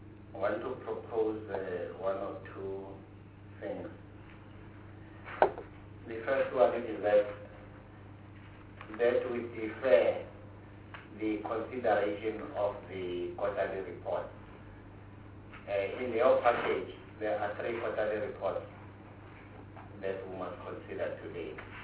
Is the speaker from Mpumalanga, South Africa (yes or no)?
yes; Mpumalanga, South Africa; I'm the chair of the committee. I come from Mpumalanga.